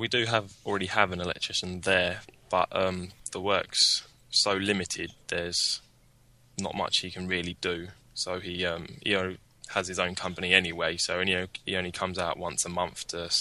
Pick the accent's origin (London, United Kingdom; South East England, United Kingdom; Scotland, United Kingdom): London, United Kingdom; I'm from South East London